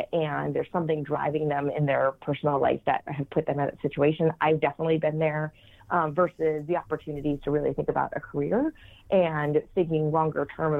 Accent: New England, United States; now in New York City, United States; I currently live in New York City. We've been here for about 9 years, so I'm originally from New England. I have lived in various states across the country

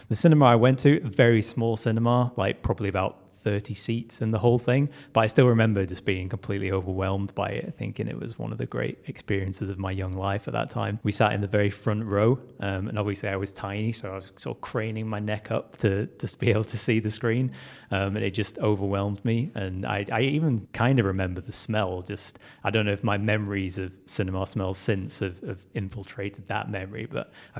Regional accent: Burnley, North West England, United Kingdom; which is a small town near where I grew up in Burnley in Lancashire.

